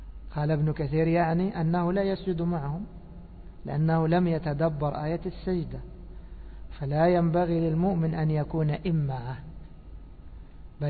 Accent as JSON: {"language": "Arabic", "country": "Egypt", "said": "مش أن يكون ولد زي ما بيقولوا عندنا في مصر مسبسب شعره"}